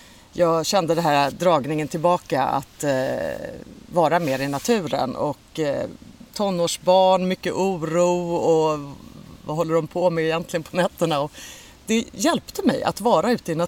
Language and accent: Swedish; Skåne, Sweden; Jag växte upp på landet i Skåne. Jag hade häst och hund och jag var väldigt mycket ute i naturen.